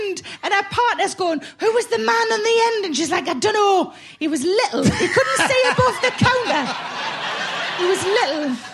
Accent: North East England, United Kingdom; accent: Geordie; I don't think I've ever sounded as Geordie as that.

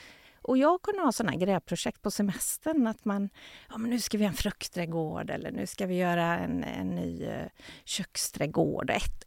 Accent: Floda, Västra Götaland County, Sweden; now in Vårgårda, Sweden; jag är uppväxt i Floda utanför Göteborg. I ett villaområde med min mamma och min pappa och ett syskon. Så att jag har ju haft verkligen en koppling till Göteborg och plugga här och sådär.

